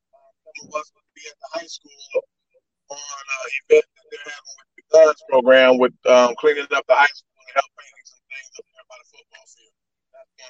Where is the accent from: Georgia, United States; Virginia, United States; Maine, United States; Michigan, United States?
Michigan, United States; Muskegon Heights; So, you know, when you're born and raised in Muskegon Heights, you have a heart for the community.